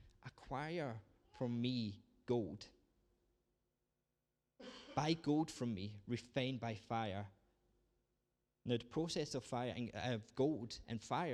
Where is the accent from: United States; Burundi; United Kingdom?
United Kingdom; Scotland; I'm a Scot